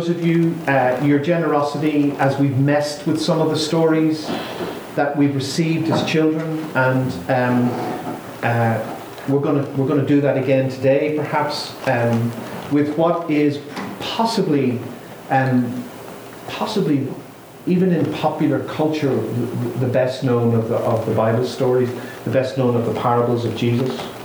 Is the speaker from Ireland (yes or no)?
yes; Bray, Leinster, Ireland; the beach in my hometown of Bray, which is just south of Dublin.